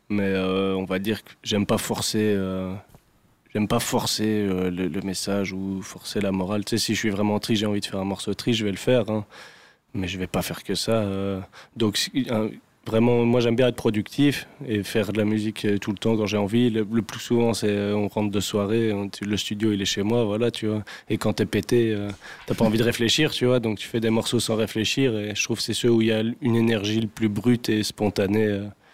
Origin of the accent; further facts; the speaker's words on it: Belgium; c'est bien en tant que belge de jouer là-dessus.